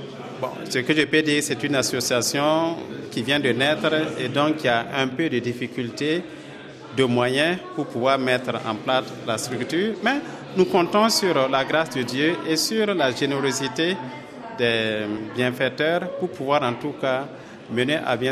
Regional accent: Burkina Faso; Chez nous, au Burkina, on peut dire qu'il y a un certain nombre.

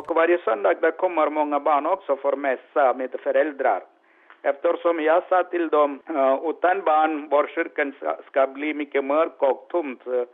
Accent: Kerala, India; Swedish is a second language; moved away as an adult; now in Falun, Sweden; Jag kommer ifrån Indien, södra Indien. Den området kallar Kerala.

